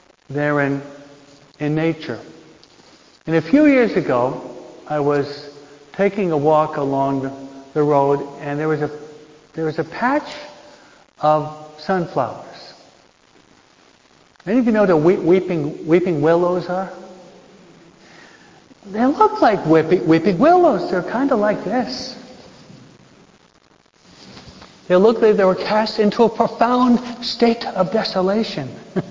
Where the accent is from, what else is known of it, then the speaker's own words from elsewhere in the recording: East Coast, United States; I'm from the East Coast, most of my relatives live in New Hampshire.